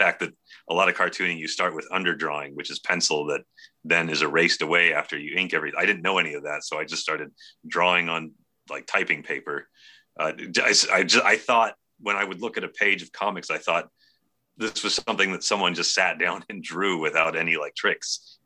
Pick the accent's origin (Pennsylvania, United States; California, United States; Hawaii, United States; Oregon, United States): California, United States; my girlfriend at the time was going to grad. We grew up in the Bay Area.